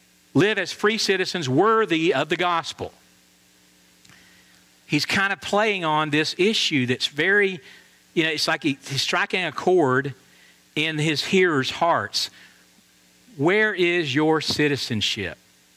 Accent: Atlanta, Georgia, United States; I'm from Atlanta. You got nothing on us.

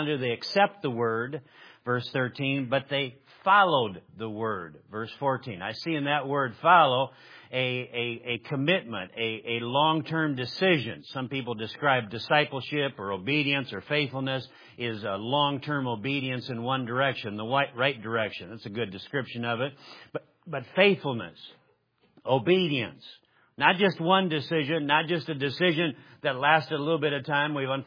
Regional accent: Minnesota, United States; I don't know, in every little church dotted across the Midwest, Nebraska, where I grew up in Minnesota

